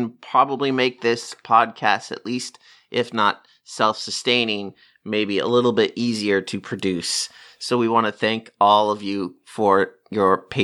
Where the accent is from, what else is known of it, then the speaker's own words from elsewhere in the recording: Pacific Northwest, United States; accent: Pacific Northwest; I'm sorry, I'm not English, so if I ruin this for you, I apologize in my Pacific Northwest nasally intonation.